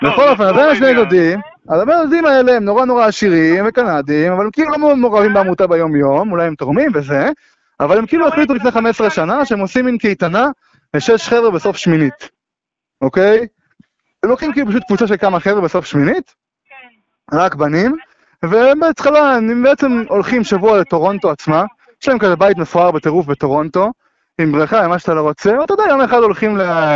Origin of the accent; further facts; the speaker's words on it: Beit Shemesh, Jerusalem District, Israel; שאני לא אמריקאי באמת, יש רק אזרחות, ושגדלתי, אבל שגדלתי בבית שמש ולמדתי בגוש